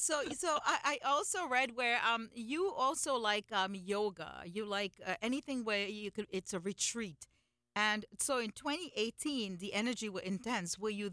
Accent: India; Because, you know, I'm Indian, you know, like my originated from India.

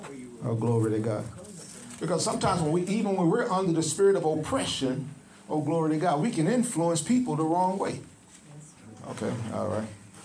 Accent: West Cocoa, Florida, United States; I grew up out in West Cocoa.

